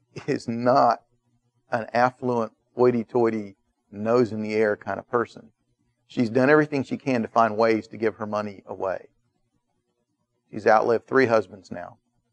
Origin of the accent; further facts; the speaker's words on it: Atlanta, Georgia, United States; I grew up in Atlanta, and Northeast Atlanta. I played football and baseball and stuff at the park that was just down the street from where I grew up.